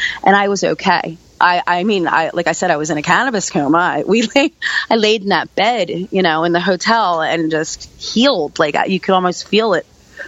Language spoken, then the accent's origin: English; Pennsylvania, United States; but I'm from Pennsylvania. It wasn't going to happen here.